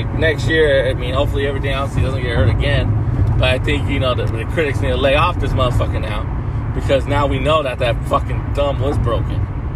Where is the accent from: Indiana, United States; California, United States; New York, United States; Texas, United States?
California, United States; He's from California, though. I'm from California, so I'm on California.